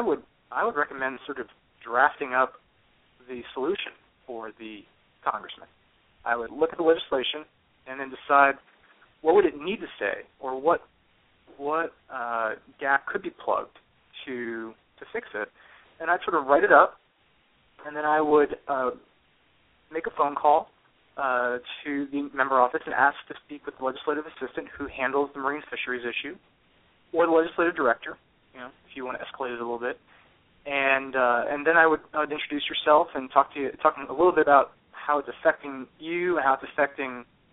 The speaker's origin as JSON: {"language": "English", "town": "Bethlehem", "region": "Pennsylvania", "country": "United States", "said": "I'm a kid from Bethlehem, Pennsylvania. I did not come from some sort of Scion family of Washington."}